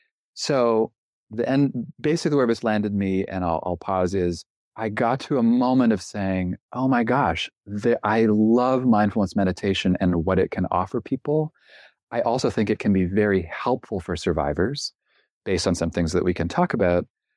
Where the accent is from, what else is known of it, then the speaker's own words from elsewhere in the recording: Canada; I'm originally from Canada. I trained as a psychotherapist in British Columbia.